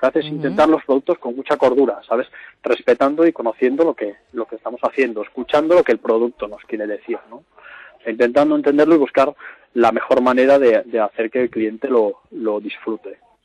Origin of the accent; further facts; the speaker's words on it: A Coruña, Galicia, Spain; Y no quería volver a Coruña, siendo coruñés, porque al final mi familia ya no estaba en Coruña